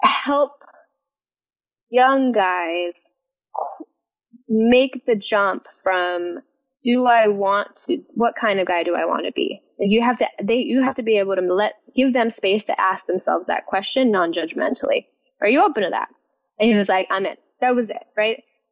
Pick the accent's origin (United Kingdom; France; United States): United States; San Francisco, California; because I grew up poor in San Francisco. If you grow up poor in San Francisco, you're going to a bodega